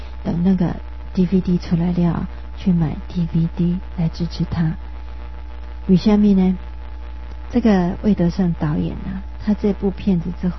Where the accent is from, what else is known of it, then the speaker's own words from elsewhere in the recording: Taiwan; 这个日本的影子的确是留在我们台湾人台湾这块土地上面